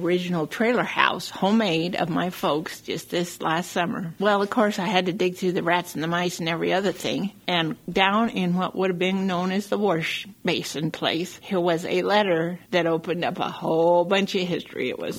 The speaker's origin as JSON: {"language": "English", "town": "Bay Toll", "region": "Wyoming", "country": "United States", "tie": "born or raised there", "also_born_or_lived": "Casper", "said": "I was born in Casper. Let's see. But I grew up in Bay Toll, which is on the backside of Casper Mountain. Mm-hmm. And somewhere in my childhood, it was known as Freeland, Wyoming. And then they changed it to Bay Toll."}